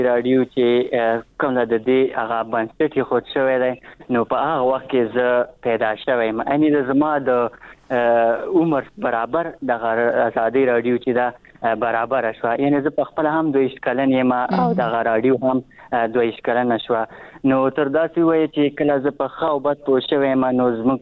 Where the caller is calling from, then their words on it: Achin, Nangarhar, Afghanistan; در سره تماس کیم د ننګرهار ولایت اچینو لسوالینه